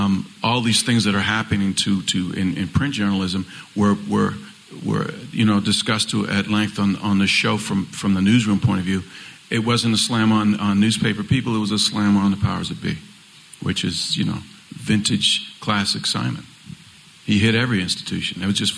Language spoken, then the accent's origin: English; Philadelphia, Pennsylvania, United States; I'm from Philly, and Mayor Nutty, the new mayor, invited some of us to come there and screen it there.